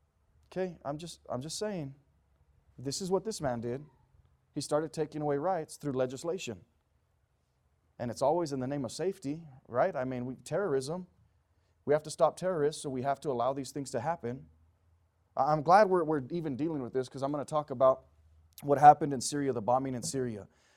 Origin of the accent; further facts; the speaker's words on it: United States; at least what I was taught growing up as an American